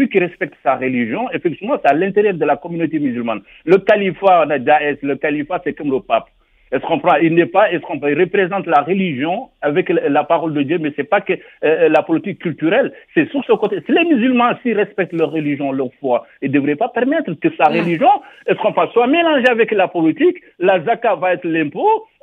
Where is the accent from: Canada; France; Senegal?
Senegal; je suis pas congolais, je suis sénégalais, musulman